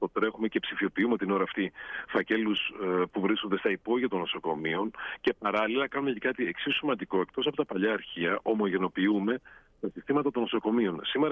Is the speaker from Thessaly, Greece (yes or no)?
yes; Trikala, Thessaly, Greece; Είτε είμαι στην πατρίδα μου τα Τρίκαλα, είτε είμαι στην Αθήνα, είτε ζω στις Ηνωμένες Πολιτείες